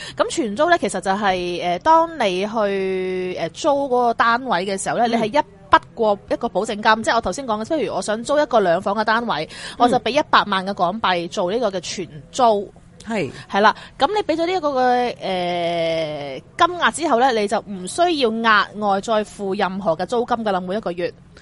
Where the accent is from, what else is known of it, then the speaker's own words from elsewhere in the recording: China; 同埋佢哋搬屋嘅时候都会好似我哋中国人咁样样啦